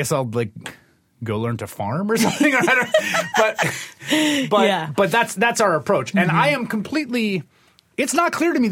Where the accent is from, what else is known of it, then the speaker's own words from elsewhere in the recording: New York City, New York, United States; I grew up in this city, in New York City. I grew up in the Bronx, sort of outer borough, middle working class kid.